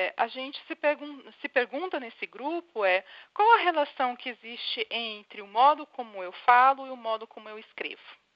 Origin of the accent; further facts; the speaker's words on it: São Paulo, Brazil; Eu sou paulista, eu sou do sul e não vou ser do norte do Brasil.